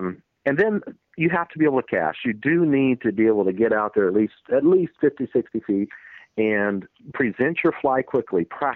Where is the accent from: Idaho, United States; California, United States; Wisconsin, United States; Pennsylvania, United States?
Idaho, United States; moved away; I grew up in Idaho. My uncles were guides up there, fly guides.